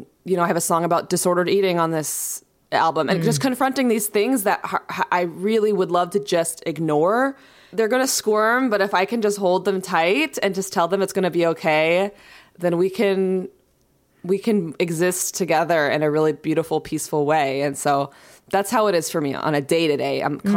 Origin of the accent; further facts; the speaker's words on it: New York, United States; being someone who's mixed race and also born and raised in New York.